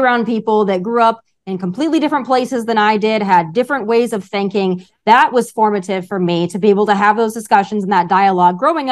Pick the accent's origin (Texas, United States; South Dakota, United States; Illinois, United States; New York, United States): South Dakota, United States; Rapid City; So I grew up in Rapid City, South Dakota, right? Mm-hmm. So it's a relatively small town in a small state.